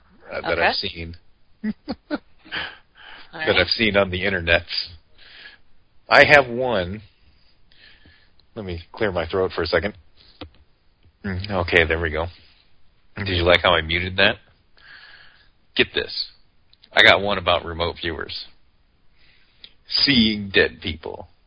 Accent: Indiana, United States; I'm from Indiana. I don't care about all this southern jibber-jabber and your sweet tea.

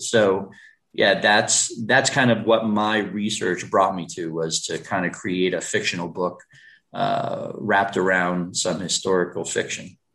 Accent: Woodbridge, New Jersey, United States; I'm also from New Jersey, by the way. I grew up in Woodbridge, not too far from you.

